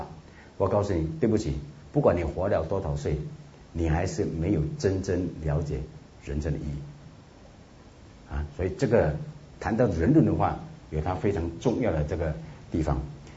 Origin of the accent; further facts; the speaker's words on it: China; 至少我们中国人在我们自己的哲学体系里面是有谈人性观